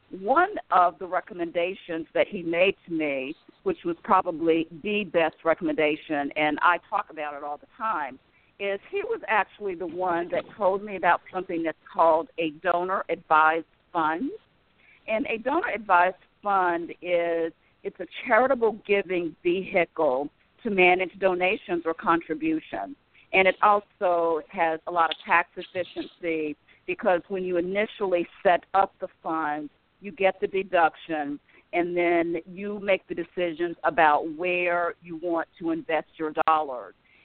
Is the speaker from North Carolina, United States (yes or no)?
yes; Greensboro, North Carolina, United States; because I grew up here in Greensboro. I loved growing up and living in Greensboro.